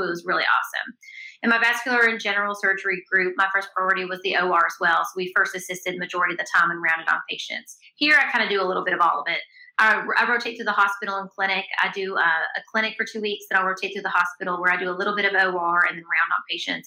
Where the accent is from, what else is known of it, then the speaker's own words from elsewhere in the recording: Kentucky, United States; moved away as an adult; And it all worked out because I'm from Kentucky. I was a resident of Kentucky, and moving down there for a year